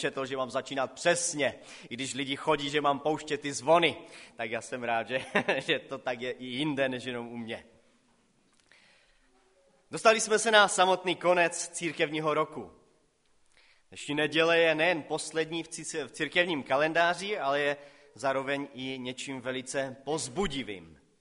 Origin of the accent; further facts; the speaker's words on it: Karviná, Moravian-Silesian Region, Czechia; now in Frýdek-Místek, Czechia; jsem už pár let ve Frýdku, pocházím tady ze Slezska, přímo moje maminka pochází kousek odsaď, z Komorní Lhotky. Já jsem ale vyrostl v Karviné a teďkom sloužím ve Frýdku místku